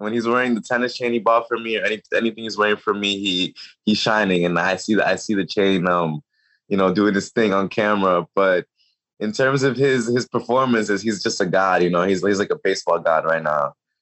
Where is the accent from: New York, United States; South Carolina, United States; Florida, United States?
New York, United States; Queens; I was a Mets fan. I grew up in Queens, New York. So my favorite player was Jose Reyes.